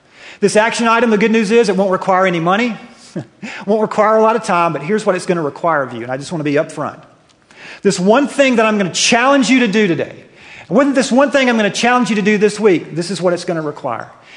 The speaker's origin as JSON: {"language": "English", "region": "the South", "country": "United States", "accent": "southern", "said": "through my southern accent"}